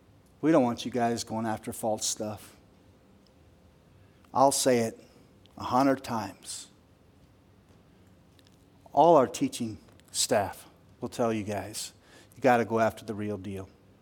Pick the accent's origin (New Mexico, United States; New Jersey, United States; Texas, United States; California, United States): New Mexico, United States; Yeah, I'm from New Mexico, so it was known as loco weed, right?